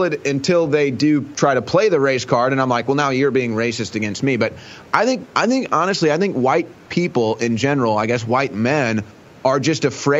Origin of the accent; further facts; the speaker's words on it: St. Louis, Missouri, United States; Like I said, growing up in St. Louis, and that's the other thing too.